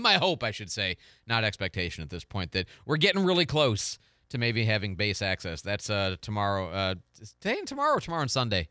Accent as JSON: {"language": "English", "town": "St. Louis", "region": "Missouri", "country": "United States", "said": "And I'm from St. Louis."}